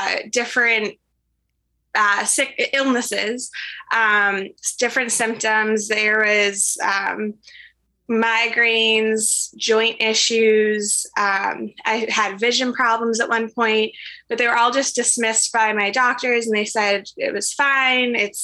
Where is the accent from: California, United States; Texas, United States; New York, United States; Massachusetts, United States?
Massachusetts, United States; Topsfield; In Topsfield, Massachusetts.